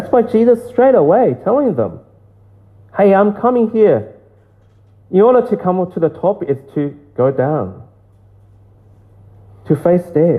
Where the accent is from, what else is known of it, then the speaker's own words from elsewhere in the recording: China; English is a second language; moved away as an adult; now in United States; I grew up in China, and I didn't believe God.